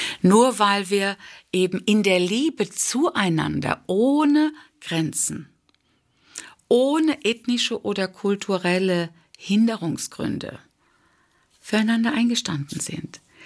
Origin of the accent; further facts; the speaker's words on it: Germany; das erste Mal so richtig intensiv am laufenden Band in der Schweiz war, ist mir sehr viel Ablehnung als Deutsche entgegengefallen.